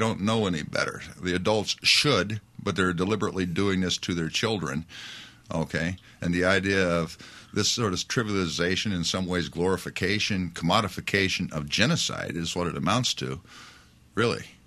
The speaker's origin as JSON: {"language": "English", "region": "Illinois", "country": "United States", "tie": "born or raised there", "said": "named for a specific individual who happened to be a leader of the Meskaki and Sauk people where I grew up in Illinois."}